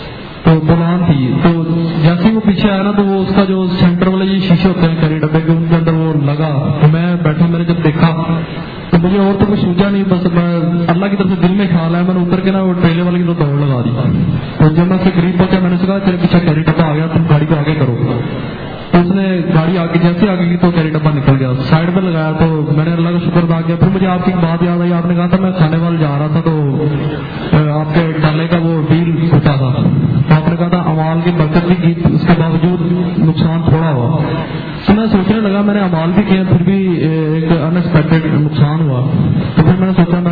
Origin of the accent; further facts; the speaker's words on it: Lahore, Punjab, Pakistan; میں لاہور سے ہوں.